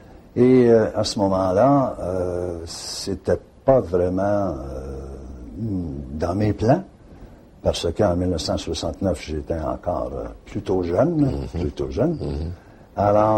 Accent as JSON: {"language": "French", "town": "Vanier", "region": "Ontario", "country": "Canada", "said": "De dire que oui, je suis citoyen d'Ottawa, mais par contre, lorsque tu es vanierois, tu es très, très, très vaillant"}